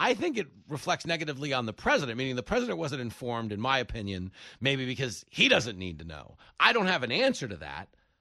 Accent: Levittown, New York, United States; I grew up in Levittown, New York.

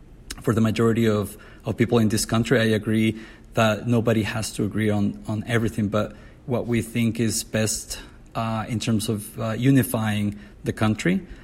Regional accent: Chihuahua, Mexico; now in El Paso, United States; I am in El Paso, Texas right now. I grew up on the Mexican side of the border with El Paso.

